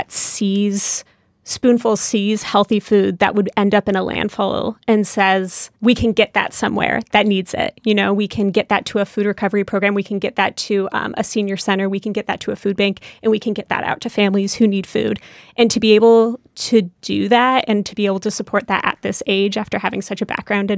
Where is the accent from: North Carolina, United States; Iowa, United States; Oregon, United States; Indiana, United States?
Oregon, United States; I grew up in Oregon, and my mom, for a lot of my childhood, managed our county food bank.